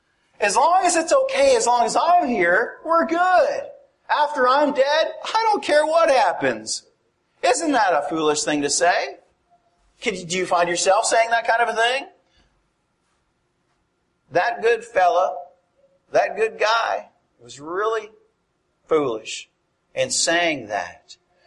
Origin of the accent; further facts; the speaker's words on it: Canada; now in United States; I am living currently in Tennessee. I love it. But I am originally from Canada.